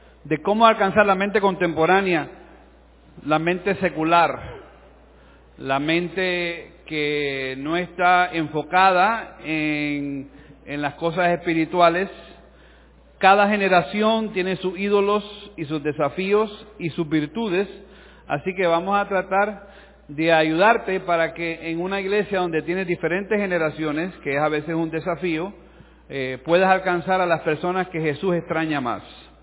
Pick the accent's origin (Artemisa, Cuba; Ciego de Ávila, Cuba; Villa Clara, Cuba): Villa Clara, Cuba; Santa Clara; born there; Yo nací aquí en Santa Clara el 13 de agosto. En 1967